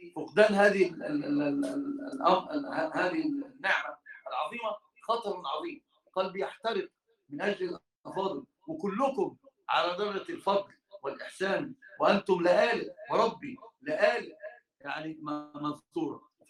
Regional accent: Upper Egypt, Egypt; واحنا معنا في الصعيد كلهم حته

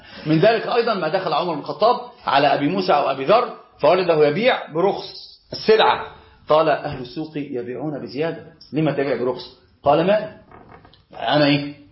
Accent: Egypt; وطبعا زنانة عندنا في مصر بنشدد شوية إيش النون

